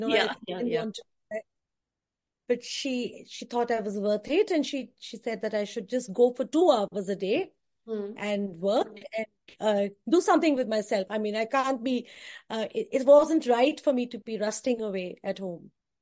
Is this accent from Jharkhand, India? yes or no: no; Agra, Uttar Pradesh, India; I grew up in Agra, and he sent me to Delhi University, where I studied English literature.